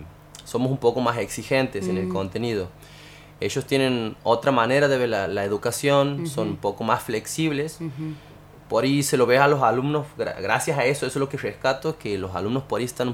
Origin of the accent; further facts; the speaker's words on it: Argentina; como somos los argentinos con el tema de nuestra carne